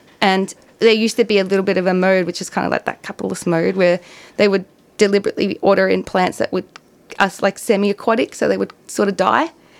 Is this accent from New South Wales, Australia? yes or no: no; Winnindoo, Victoria, Australia; So me and Adrian grew up in Gippsland. He was from Joongabby. I was from Winnandoo, which is near Rosedale.